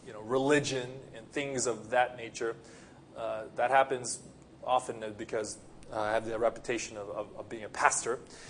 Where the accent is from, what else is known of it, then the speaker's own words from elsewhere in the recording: Los Angeles, California, United States; now in Japan; I come from Los Angeles, as many of you know, and if you've been to Los Angeles, they're not beautiful.